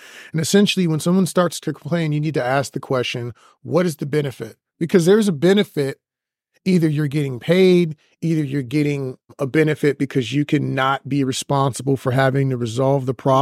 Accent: Texas, United States; I have friends. I'm a Texan.

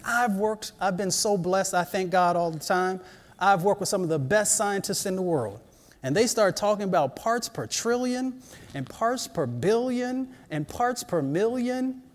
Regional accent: Appalachia, United States; they don't realize that I come from Appalachia.

